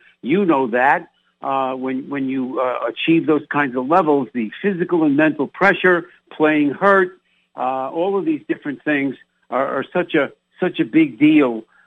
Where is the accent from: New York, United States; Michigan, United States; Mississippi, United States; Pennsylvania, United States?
New York, United States; my favorite player growing up in New York, Willie Mays.